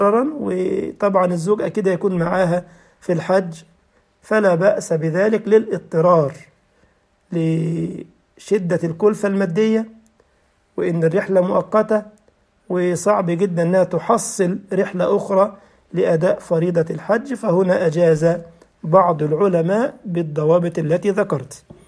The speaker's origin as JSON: {"language": "Arabic", "country": "Egypt", "said": "كان عندنا في مصر يعمل لك مثلا حاجة اسمها"}